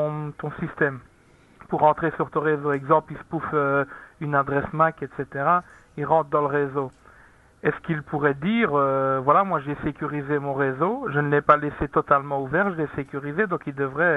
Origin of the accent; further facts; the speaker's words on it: Belgium; Bon, ben, moi, je ne suis pas français, je suis de Belgique, mais je pose quand même la question pour ceux qui écoutent la radio.